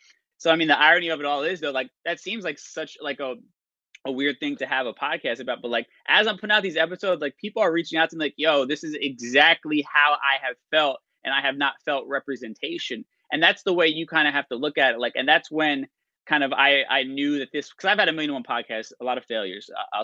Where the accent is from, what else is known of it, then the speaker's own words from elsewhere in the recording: United States; born there; So I'm Puerto Rican, but I was born here in the States.